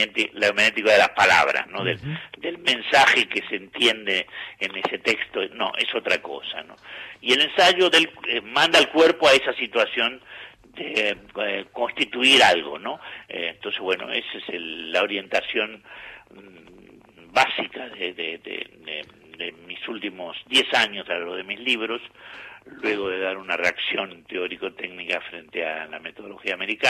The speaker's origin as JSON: {"language": "Spanish", "country": "Argentina", "moved": "yes", "lives_now": "Spain", "said": "Yo siempre, desde el año 76 que vivo en España, y nunca dejé de sentir que soy doble, ¿no? Completamente, ¿no? No dejé de ser argentino, pero soy español"}